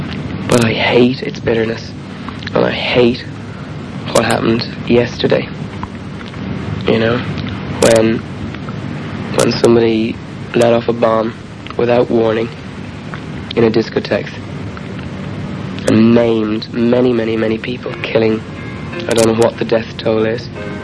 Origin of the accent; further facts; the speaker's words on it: Dublin, Leinster, Ireland; because I came from Dublin, to write about Belfast or to write about Derry. Well, I believe I'm an Irishman, and I believe I have the right to sing this song.